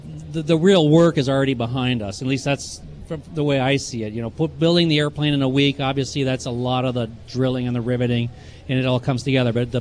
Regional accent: Missouri, United States; we're from Missouri, the show me state.

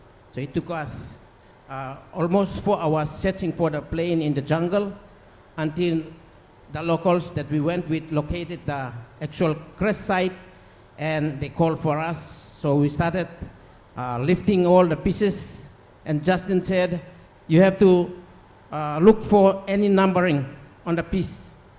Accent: Papua New Guinea; from Papua New Guinea, and I come from the place where Richard Bong left his aeroplane some 80 plus years ago.

